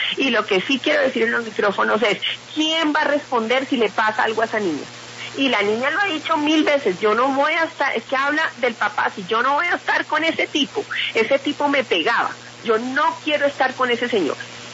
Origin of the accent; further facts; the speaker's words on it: Colombia; Me duele como colombiana